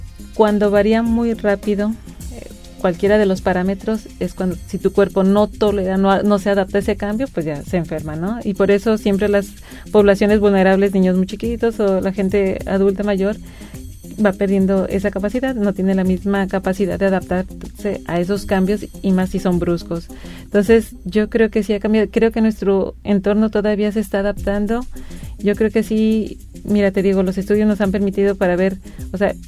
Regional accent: Guadalajara, Jalisco, Mexico; now in Puerto Vallarta, Mexico; yo soy originaria de Guadalajara. Claro que cuando estaba allá pues no le batallaba y a lo mejor a veces sí usaba crema, pero claro que llegué a Vallarta

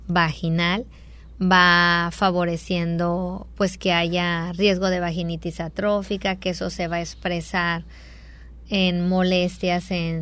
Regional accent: Mexico; Aparte, nosotros como mexicanos

